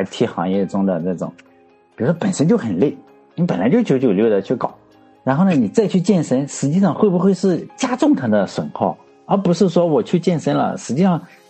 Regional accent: Shandong, China; 所以呢，虽然老法师是山东人，我也是山东人

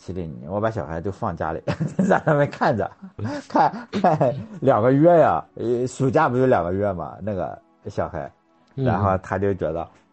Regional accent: Shandong, China; 因为我从小就在山东这边长大，因为我现在就在济南嘛，就觉得我到家的话就开车开个40分钟

